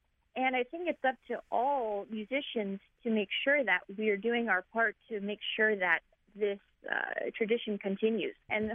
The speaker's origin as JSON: {"language": "English", "town": "Houston", "region": "Texas", "country": "United States", "tie": "born or raised there", "said": "I grew up in Houston, Texas, and I was in a public school that required a musical instrument be taken."}